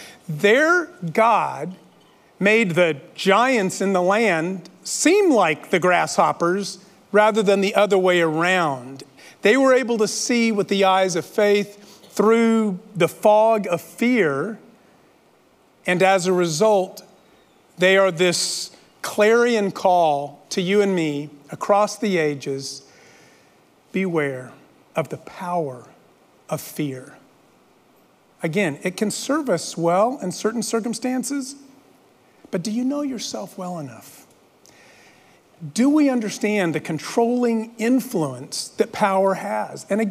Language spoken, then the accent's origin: English; El Paso, Texas, United States; Growing up in El Paso, I can relate to this.